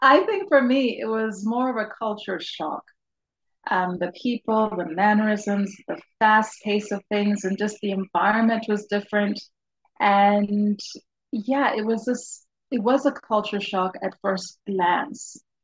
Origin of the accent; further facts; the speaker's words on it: Jordan; One of my favorite childhood memories was when I grew up in Jordan.